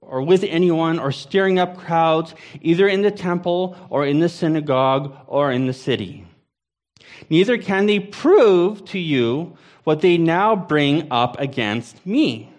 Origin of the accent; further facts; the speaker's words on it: Canada; I'm Canadian. I don't get goosebumps.